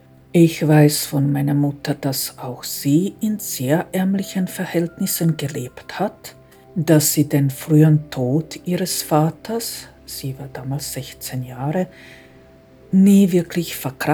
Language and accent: German; Croatia; German is a second language; Ich bin an der Grenze zu Serbien aufgewachsen